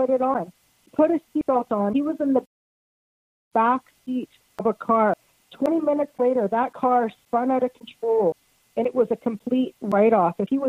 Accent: Canada; I'm from Canada, so, you know.

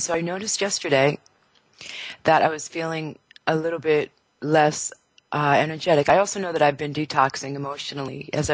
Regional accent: South Africa; I'm here from South Africa. I'm in Cape Town right now, down at the very tip, Cape of Good Hope, where the Indian Ocean meets the Atlantic Ocean.

